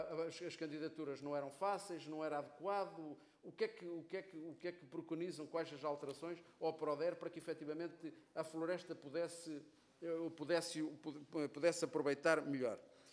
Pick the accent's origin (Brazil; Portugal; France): Portugal; Penacova, Coimbra; o Saco e a de Penacova, de onde eu sou originário